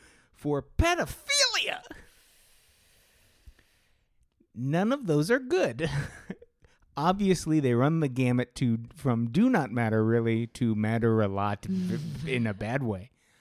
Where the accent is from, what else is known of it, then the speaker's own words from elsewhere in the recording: Pittsburgh, Pennsylvania, United States; I was raised in Pittsburgh, so I like Pittsburgh teams, and that's all the reason I need to like them.